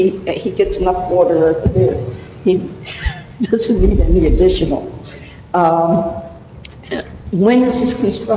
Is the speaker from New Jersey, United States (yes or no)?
yes; Atlantic City, New Jersey, United States; I've been in the house since about 5 days after I was born in Atlantic City. But I was out for about 15 years, but my mother was in the house.